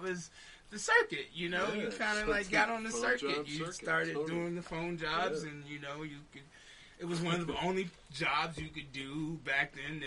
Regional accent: Washington, District of Columbia, United States; I'm from Berry Farms, which is probably...

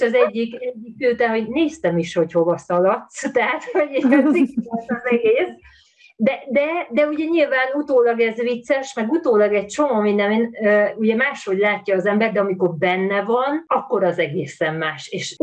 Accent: Hungary; moved away as an adult; úgymond bevándorló vagyok, tehát hogy nem csak, hogy nincsenek kapcsolataim ismerőseim, de én egy külföldi vagyok, aki ide jött, ráadásul Magyarországról.

